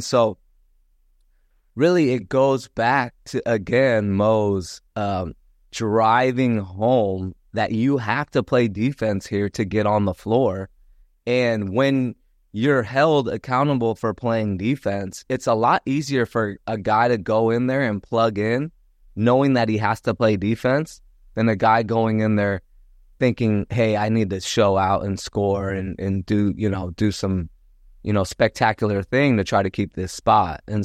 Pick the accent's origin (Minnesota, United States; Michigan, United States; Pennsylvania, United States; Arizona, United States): Arizona, United States; Tucson; Well, growing up in Tucson, Arizona, Lute Olson was like he was the man.